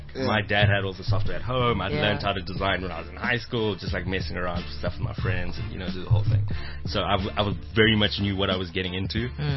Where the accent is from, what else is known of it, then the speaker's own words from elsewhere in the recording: South Africa; someone was buying us drinks because we're South African.